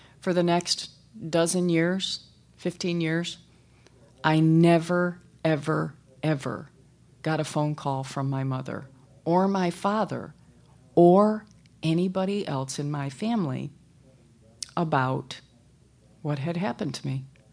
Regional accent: Michigan, United States; now in Los Angeles, United States; I was paying off student loans here in Los Angeles. Again, I'm originally from Michigan

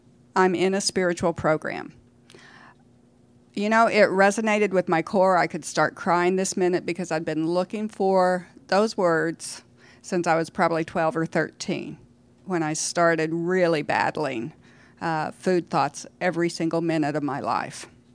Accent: Oklahoma, United States; now in North Carolina, United States; I'm Area 2, and I'm from Oklahoma. Right now, I'm living in North Carolina

